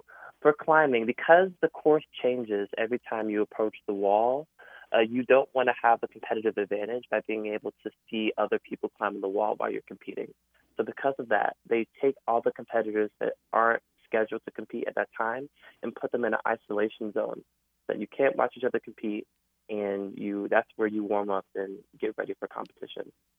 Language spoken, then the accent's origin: English; North Carolina, United States; But for me, growing up in North Carolina, there weren't many major clubs when I first started.